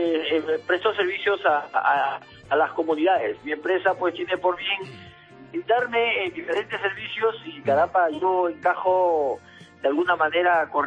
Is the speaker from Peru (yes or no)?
yes; Peru; Soy peruano.